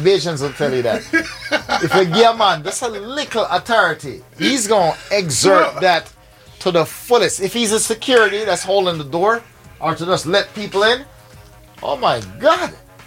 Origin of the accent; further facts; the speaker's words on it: Grenada; I come from Wharf in a Grenada and you want to clear it.